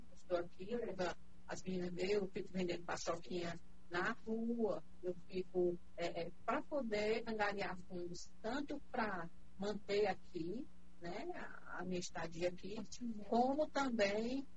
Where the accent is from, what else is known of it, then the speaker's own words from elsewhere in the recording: Fortaleza, Ceará, Brazil; Eu quero chegar até a minha cidade natal, que é Fortaleza.